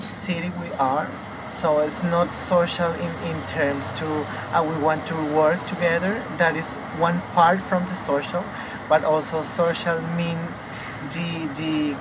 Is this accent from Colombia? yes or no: yes; Colombia; English is a second language; My background, because I come from Colombia, and in Colombia, art had a little a huge impact in the social.